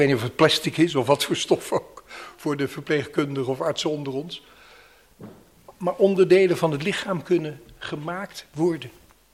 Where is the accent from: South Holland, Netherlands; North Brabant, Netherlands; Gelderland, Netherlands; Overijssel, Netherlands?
South Holland, Netherlands; The Hague; Ik heb er nog iets van meegekregen toen ik opgroeide in Den Haag.